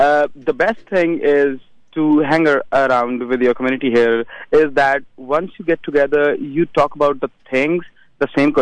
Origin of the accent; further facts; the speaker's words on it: Pakistan; now in Jersey City, United States; I'm from Pakistan.